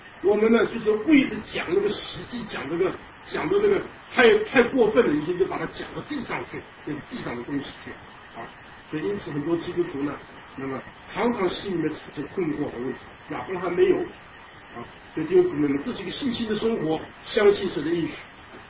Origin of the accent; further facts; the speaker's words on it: China; 尤其对我们中国人来讲啊，我们这个非常注重这个家庭伦理的